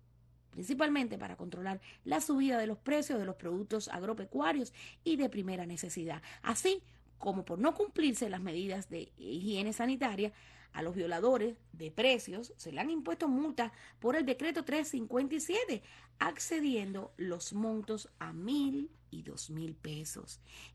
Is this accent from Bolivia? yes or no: no; Cuba; moved away; somos los cubanos, los que vivimos en el exterior